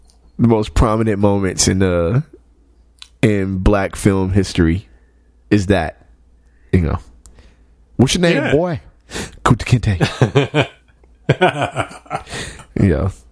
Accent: Los Angeles, California, United States; but growing up in Los Angeles, it's always been the most confusing thing to me.

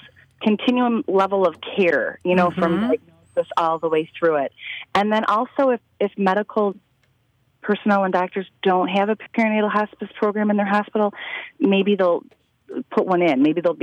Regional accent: Ireland; And we're Irish, so we grew up going to wakes and funerals and being exposed to death in a very healthy manner.

